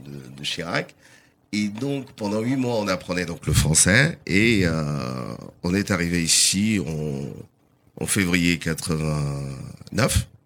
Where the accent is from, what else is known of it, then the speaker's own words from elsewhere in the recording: Mozambique; French is a second language; moved away as an adult; now in France; Je viens du Mozambique. Alors moi, je suis pas francophone. Alors je parle français. J'ai 55 ans et je parle français depuis l'âge de 20 ans.